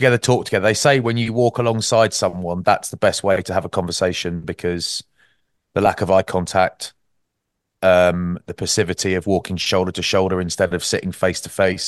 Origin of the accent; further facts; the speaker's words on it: Maidstone, South East England, United Kingdom; Growing up in Maidstone, that's the background I'm from.